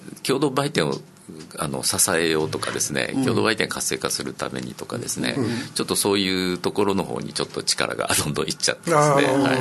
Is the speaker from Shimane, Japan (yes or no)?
no; Okinawa, Japan; だけど沖縄から来たっていうだけでもう特別扱いですからね